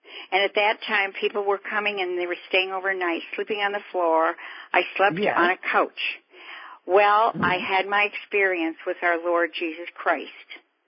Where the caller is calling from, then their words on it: Fairfield, Iowa, United States; I'm calling from Fairfield, Iowa.